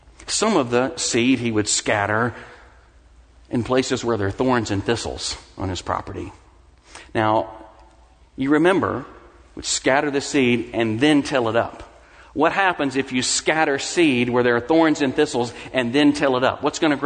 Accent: Mississippi, United States; I grew up in Mississippi, and half of my family were farmers, and I helped some of them get their fields ready for planting.

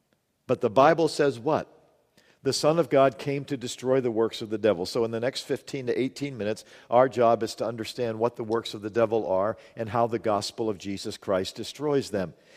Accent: Pittsburgh, Pennsylvania, United States; my mom would make me hot chocolate, this growing up in Pittsburgh, and cookies

